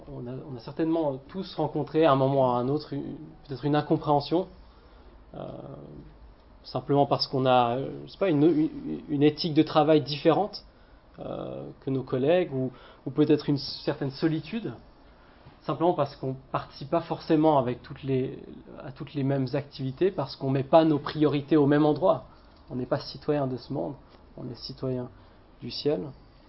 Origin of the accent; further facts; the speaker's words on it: France; born there; c'est parce que je suis né ici, je suis né en France.